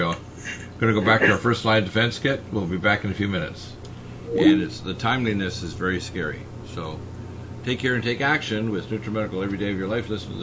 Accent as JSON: {"language": "English", "town": "Detroit", "region": "Michigan", "country": "United States", "tie": "born there", "said": "I could run for president because I was born in Detroit, but the last two-thirds of my life were in America"}